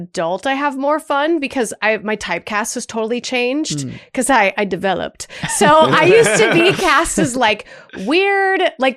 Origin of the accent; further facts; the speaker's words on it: Minnesota, United States; I'm from Minnesota originally, so it was like a much smaller community.